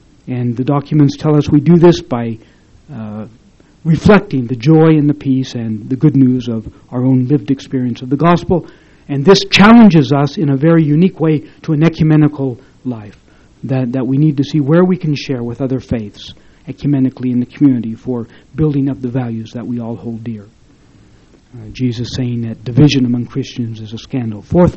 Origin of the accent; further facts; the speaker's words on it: Utah, United States; what I've expressed as my own experience growing up in Utah as a Catholic view of evangelization.